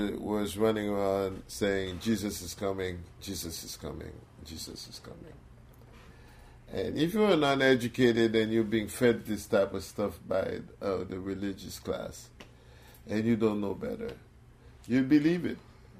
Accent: Haiti; drive an hour to my family's compound, because I'm from Haiti

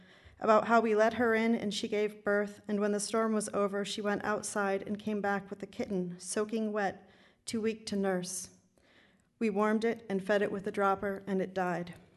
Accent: Gloucester, Massachusetts, United States; So growing up in Gloucester, discovering Olson at the ripe age of 19, I've had to deal with him a lot.

